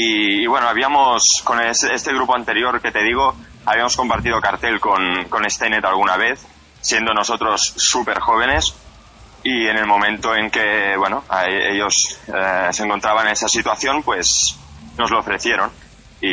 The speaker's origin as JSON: {"language": "Spanish", "town": "Sant Hilari Sacalm", "region": "Catalonia", "country": "Spain", "said": "de Sant Hilari Sacalm, que es el pueblo de Girona, de donde yo vengo."}